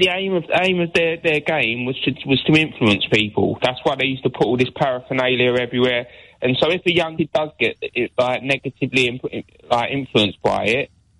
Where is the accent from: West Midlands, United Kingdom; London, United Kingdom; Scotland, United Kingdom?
London, United Kingdom; Bethnal Green; Yeah, I grew up in Bethnal Green during the 80s, and 2 minutes from Brick Lane